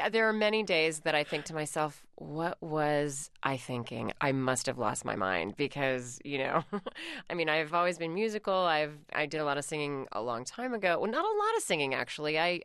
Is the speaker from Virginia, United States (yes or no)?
yes; Virginia, United States; I grew up in Virginia. I grew up in the South, and I also sometimes have no accent at all, and then if I'm around those people, I slide right back into it.